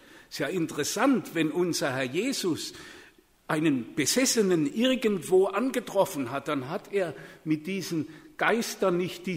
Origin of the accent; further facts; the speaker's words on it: Baden-Württemberg, Germany; Das ist das Nachbarort von meinem Heimatort, Ladenburg bei Mannheim.